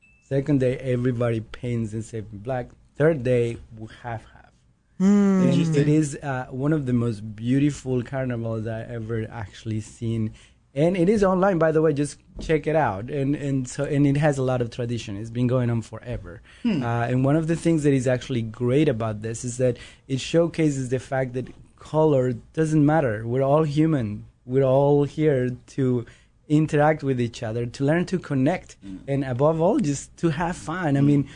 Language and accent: English; Bogota, Bogotá, Colombia; I'm from Colombia, from Bogota